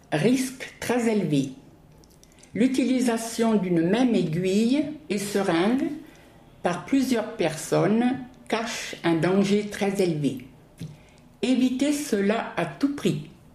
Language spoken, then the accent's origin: French; France; moved away as an adult; now in Offenbach am Main, Germany; J'ai quitté la France, j'avais 18 ans. Je vis en Allemagne depuis plus de 40 ans. Malgré cela, je n'ai pas oublié ma langue maternelle.